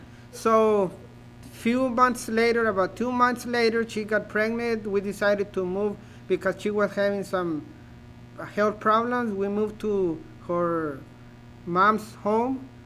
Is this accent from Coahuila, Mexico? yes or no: yes; Acuña, Coahuila, Mexico; English is a second language; When I was 15 years old, I start working in a factory in Mexico, the place where we are. Well, we are from Acuña, is the name of the city, the state of Coahuila. Coahuila is the border of Texas. So we live there.